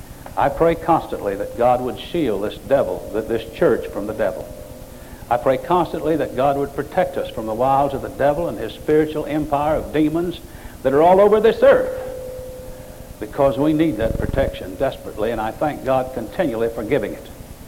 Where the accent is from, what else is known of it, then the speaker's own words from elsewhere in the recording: Ireland; And I'm Irish, I'm full of blarney.